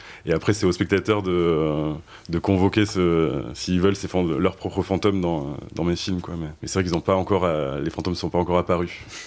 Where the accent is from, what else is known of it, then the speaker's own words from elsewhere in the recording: France; moved away; c'était justement par cette route que je suis parti des Pyrénées, et qui est aussi cette route qui allait vers l'Espagne